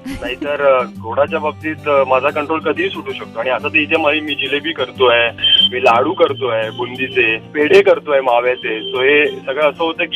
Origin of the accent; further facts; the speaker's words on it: Mumbai, Maharashtra, India; लहानपणापासून प्रभादेवीमध्ये लहानाचा मोठा झालोय